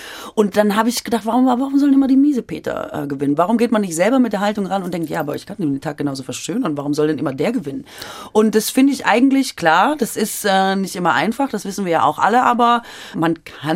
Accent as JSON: {"language": "German", "region": "Baden-Württemberg", "country": "Germany", "said": "ich bin ja Schwäbin"}